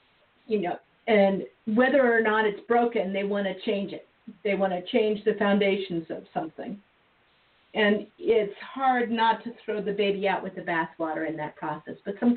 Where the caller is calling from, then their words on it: Montana, United States; And I'm calling in from Montana